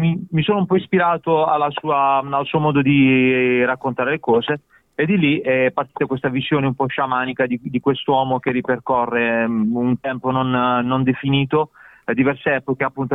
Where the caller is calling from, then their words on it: Gravina in Puglia, Apulia, Italy; noi parliamo dalla Fabbrica del Suono, che è il nostro contenitore, diciamo la nostra factory audiovisiva, locata in Gravina in Puglia, provincia di Bari.